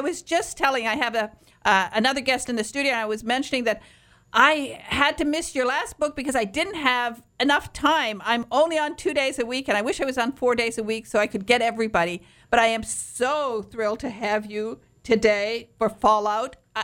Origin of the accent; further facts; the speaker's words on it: Detroit, Michigan, United States; I'm from the Midwest. I'm from Detroit. Well, from Michigan.